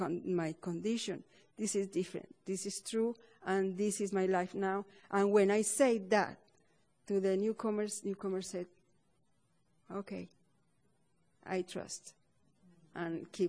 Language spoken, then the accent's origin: English; Venezuela; English is a second language; I am compulsive overeater. I am green dot of the Region 8. I come from Venezuela. And I don't speak English good enough, but I try.